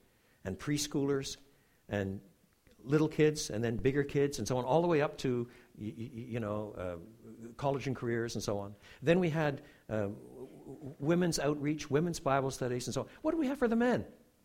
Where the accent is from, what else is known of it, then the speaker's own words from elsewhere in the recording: Quebec, Canada; I was brought up in French Canada, so I had a different perspective on things.